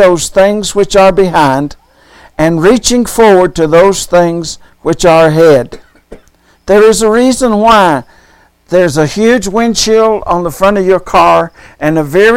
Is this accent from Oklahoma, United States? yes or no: yes; Oklahoma, United States; and I'm from Oklahoma, and I was in Kerrville, Texas.